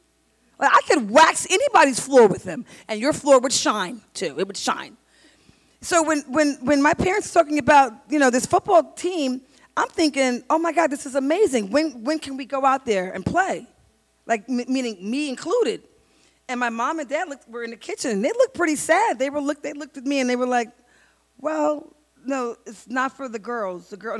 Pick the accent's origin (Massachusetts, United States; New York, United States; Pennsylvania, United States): New York, United States; New York City; as a little Black girl growing up in Queens, New York, with the boys that were rough and tough in the street playing football